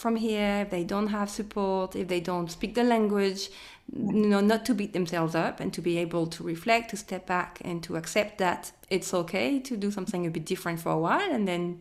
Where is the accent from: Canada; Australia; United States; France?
France; I was French. I thought I was coming back to France, basically.